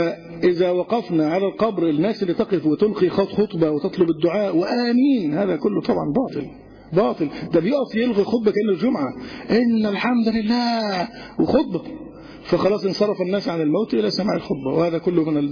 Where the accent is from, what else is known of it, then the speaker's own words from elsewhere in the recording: Egypt; عندنا في مصر